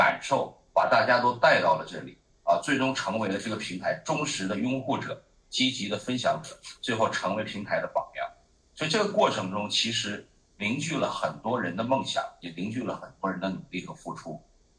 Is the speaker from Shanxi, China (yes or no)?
no; Beijing, China; moved away as an adult; 因为我是来自于北京的一个70年代的人，那这一生啊，经历了在中国创业。也经历了移民海外